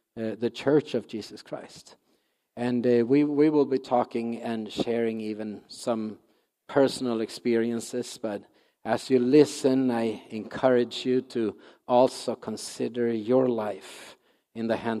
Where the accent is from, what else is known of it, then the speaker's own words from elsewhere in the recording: Sweden; born there; English is a second language; And I don't know if Pastor said so or not, but I'm from Sweden. That explains why I speak funny. So I was born in Sweden.